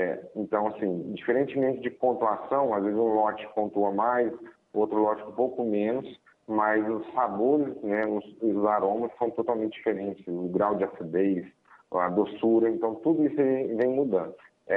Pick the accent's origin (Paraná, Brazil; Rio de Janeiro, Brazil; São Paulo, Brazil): Paraná, Brazil; now in Indianópolis, Brazil; A gente é natural do Paraná e a gente já tem mais de 30 anos que mora aqui em Minas, no município de Indianópolis.